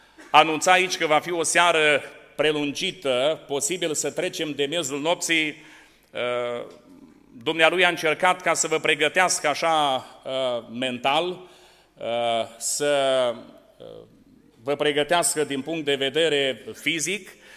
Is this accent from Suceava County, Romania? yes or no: yes; Suceava, Suceava County, Romania; venim din Suceava și de acolo vă aducem salutări sfinte